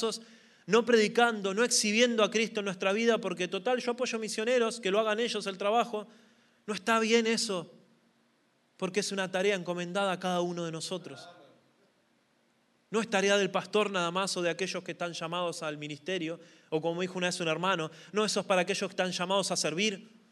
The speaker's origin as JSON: {"language": "Spanish", "country": "Argentina", "said": "Hablo por mi país porque es el que conozco. No estoy hablando de ustedes, estoy hablando del lugar de donde yo vengo."}